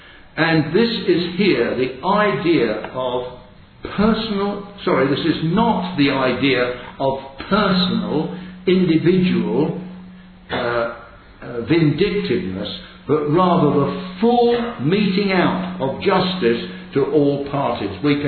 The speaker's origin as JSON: {"language": "English", "town": "Leicester", "region": "East Midlands", "country": "United Kingdom", "said": "As you know, I come from Leicester."}